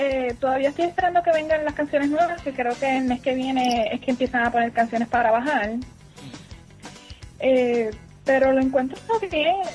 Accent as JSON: {"language": "Spanish", "town": "San Juan", "country": "Puerto Rico", "said": "Ah, bueno, pues soy de San Juan"}